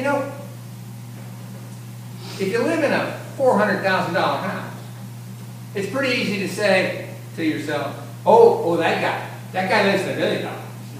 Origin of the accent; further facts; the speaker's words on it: Illinois, United States; moved away; I've been in Kentucky most of my life. I grew up near Chicago.